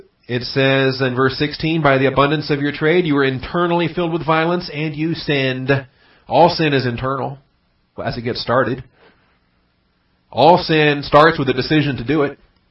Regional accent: Washington, United States; He was from North Carolina. I was from Washington. There's opposite ends of the country.

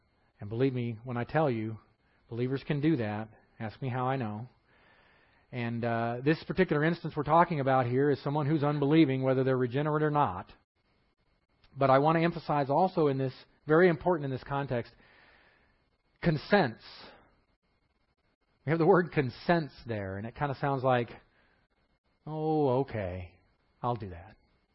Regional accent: Texas, United States; Tell I'm from Texas, y'all.

